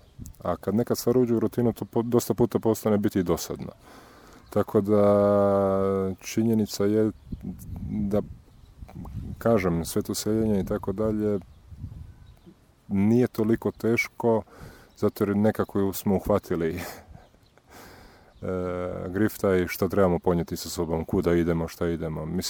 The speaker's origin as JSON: {"language": "Croatian", "town": "Pula", "region": "Istria County", "country": "Croatia", "said": "Ja sam prije par godina, pošto dolazim iz Pule"}